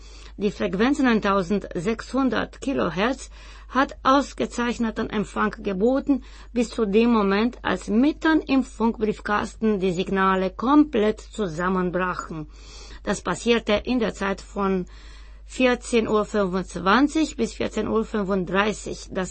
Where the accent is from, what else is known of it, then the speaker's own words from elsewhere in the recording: Gera, Thuringia, Germany; Auch in meiner Heimatstadt Gera gab es mal eine Schmalspurbahn